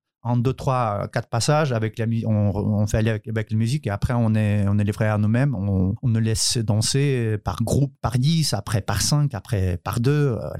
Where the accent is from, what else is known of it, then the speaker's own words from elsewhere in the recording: Ukraine; moved away as an adult; l'étranger avec les bons contrats, avec des salaires hein, qui étaient énormément plus grands que chez nous en Ukraine.